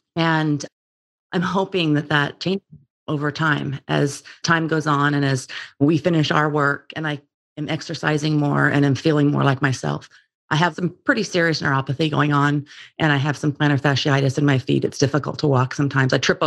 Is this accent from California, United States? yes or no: yes; San Diego, California, United States; born there; also born or lived in Austin, Texas; You don't know this about me, Dr. Pacella, but I was born in San Diego and I was out here in Austin for 26 years.